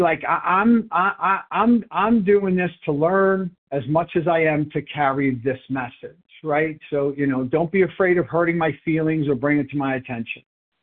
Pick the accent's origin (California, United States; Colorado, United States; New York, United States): New York, United States; now in Haverford, United States; I'm 59 years old. I live in Haverford, Pennsylvania. I'm originally from New York.